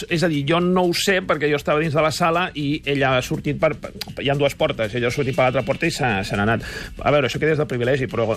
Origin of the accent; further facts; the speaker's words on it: Manresa, Catalonia, Spain; Que soc de Manresa.